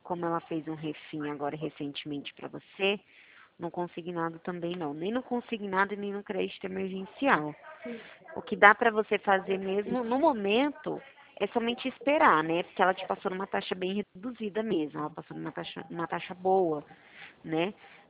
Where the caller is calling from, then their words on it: Presidente Prudente, São Paulo, Brazil; Aqui de Presidente Prudente, da Polpacred